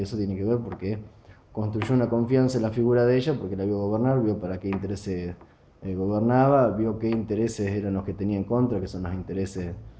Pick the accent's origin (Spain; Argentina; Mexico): Argentina; un futuro negro que nosotros ya vivimos como argentinos